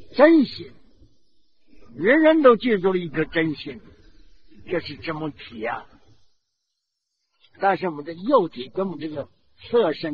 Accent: China; 那我是中国人民呐

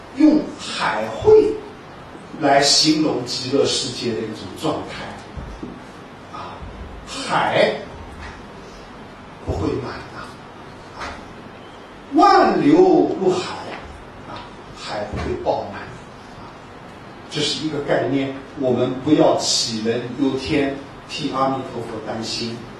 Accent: China; 就像我们中国人喜欢用3,000一样

